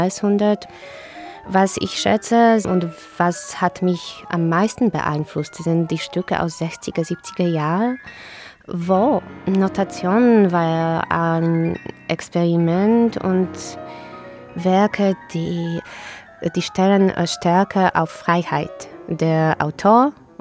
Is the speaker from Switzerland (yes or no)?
no; Poland; German is a second language; now in Germany; ich fühle mich als ein Polin. Ich bin polnisch. Ich bin in Polen aufgewachsen.